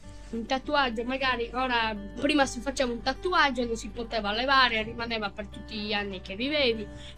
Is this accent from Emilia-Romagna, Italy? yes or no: no; Mamoiada, Sardinia, Italy; vengo da Mamoyaga, frequento la seconda B.